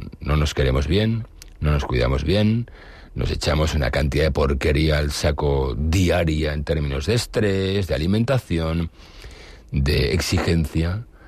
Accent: Galicia, Spain; Volví a mi tierra como el hijo pródigo, a Galicia.

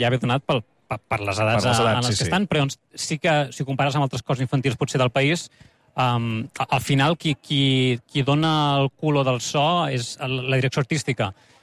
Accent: Catalonia, Spain; com a catalans, haguéssim preferit que tot fos en català

